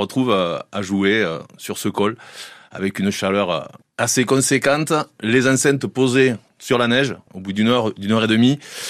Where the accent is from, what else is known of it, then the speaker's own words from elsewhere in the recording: Nouvelle-Aquitaine, France; moi je suis des Pyrénées-Atlantiques, mais côté maternel, espagnol aussi, côté paternel, frontalier avec le col du Pourtalet, donc toujours attiré aussi par cette culture.